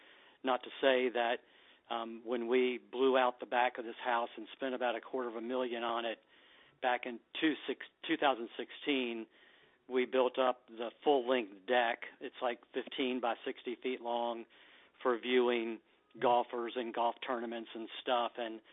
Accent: Waynesboro, Virginia, United States; also born or lived in Richmond; I love it here. I grew up in Waynesboro. I've been working at the resort when it first opened when I was 17, and knew that I wanted to come back to this area to retire. I spent 24 years in Richmond in business

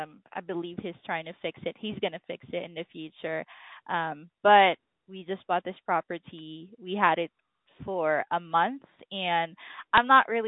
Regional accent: Philippines; English is a second language; I'm a Filipina. I'm Filipino.

